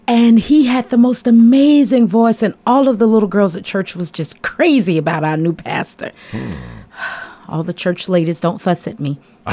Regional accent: Jacksonville, Florida, United States; born there; I was born in Jacksonville, Florida

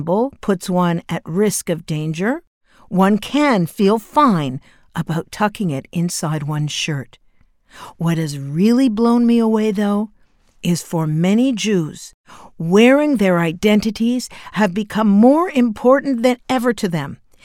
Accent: Canada; I'm a Canadian

